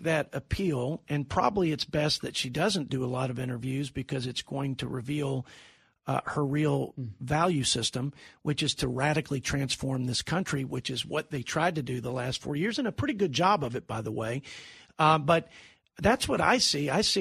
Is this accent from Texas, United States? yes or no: yes; Texas, United States; As a Texan, I can tell you they've empowered and enriched these terrorist cartels